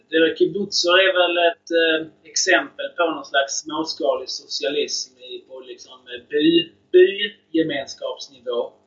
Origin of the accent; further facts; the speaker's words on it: Skanör, Skåne, Sweden; also born or lived in Israel / Lund; now in Malmö, Sweden; jag är uppvuxen i Skanör, och det ligger 3 mil utanför Malmö. Jag är född i Israel, kom till Skanör när jag var 2 år. Sen har jag bott i Skanör till jag var färdig med gymnasiet. Och sen i Lund 10 år och sen Malmö